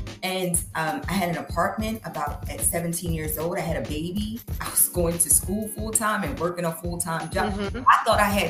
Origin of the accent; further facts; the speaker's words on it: Baltimore, Maryland, United States; also born or lived in Allentown; we grew up in Baltimore City. I'm originally from Allentown and I'm Puerto Rican. So Puerto Rican family, six brothers and sisters, like we were those people.